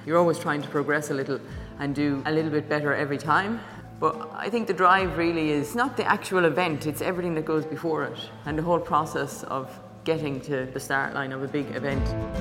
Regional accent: Cobh, Munster, Ireland; I'm from Cove, and Irish athlete.

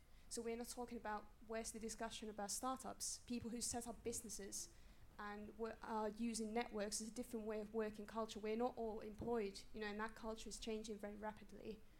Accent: Finland; also born or lived in Wales; I'm originally from Finland, lived in Wales for 14 years. Not an economic migrant

